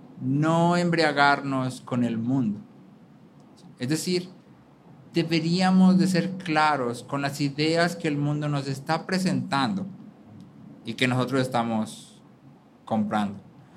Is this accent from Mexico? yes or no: yes; Mexico; por lo menos a nosotros como mexicanos nos gusta mucho la idea